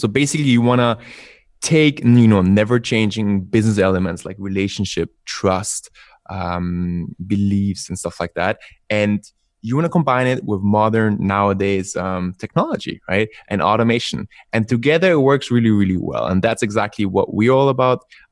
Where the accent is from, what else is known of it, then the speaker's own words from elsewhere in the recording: Vienna, Austria; also born or lived in United States; now in Barcelona, Spain; So I was born in Austria, in Vienna.